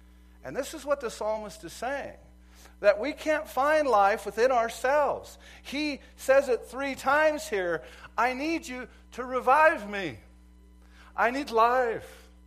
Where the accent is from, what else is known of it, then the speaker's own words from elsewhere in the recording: Montana, United States; I'm a farmer from Montana